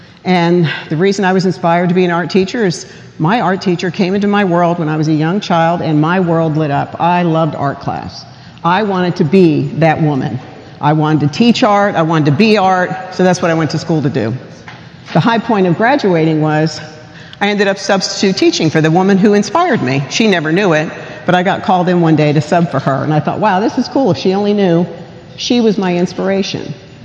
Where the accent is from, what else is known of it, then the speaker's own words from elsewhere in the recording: New Jersey, United States; So now I'm going to tell you I'm from NJ, North Jersey. Okay? And I was raised in a family of three children.